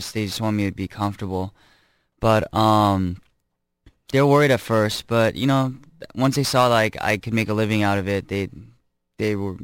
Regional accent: Irvine, California, United States; Yeah, I was born and raised in Irvine.

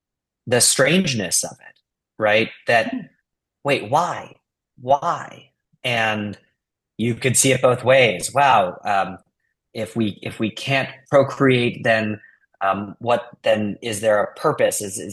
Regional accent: Boston, Massachusetts, United States; Well, I grew up in Boston and I can tell you there are a lot of strong feelings about it in Boston.

